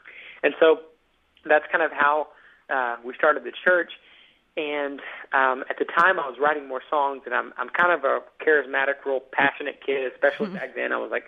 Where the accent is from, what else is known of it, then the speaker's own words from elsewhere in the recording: Baytown, Texas, United States; because I'm from the South. I'm from Baytown, Texas, and so we listen to a lot of southern gospel.